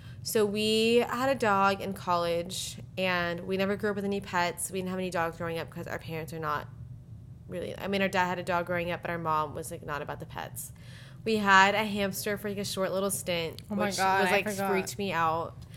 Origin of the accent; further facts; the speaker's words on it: El Paso, Texas, United States; now in New York, United States; So we grew up in El Paso and our parents still live there.